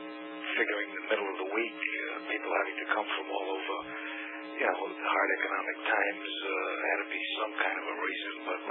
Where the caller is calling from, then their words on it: Rhode Island, United States; I'm calling from Rhode Island.